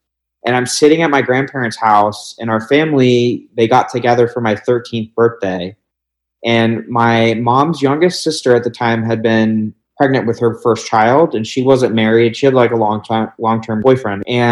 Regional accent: Columbus, Ohio, United States; I'm 28 years old. I grew up in Columbus, Ohio.

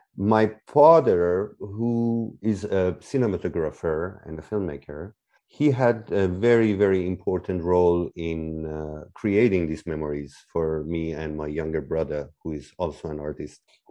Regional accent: Tehran, Tehran Province, Iran; the war with Iraq literally just began as I was born. I was born in Tehran, and Tehran was quite far from the battlefield.

